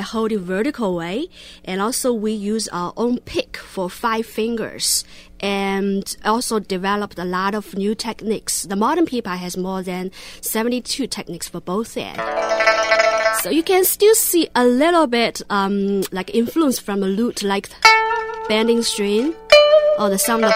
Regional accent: Shanghai, China; moved away as an adult; now in New York, United States; I was born in Shanghai, and I grew up in Shanghai. I studied pipa in Shanghai Conservatory of Music. After graduating from my school, I moved to New York around 10 years ago

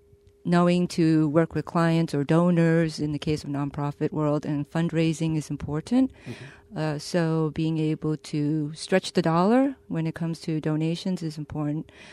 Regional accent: Brooklyn, New York, United States; also born or lived in China; And I am a New Yorker, but I was born in China. Came when I was very young. Grew up in Brooklyn

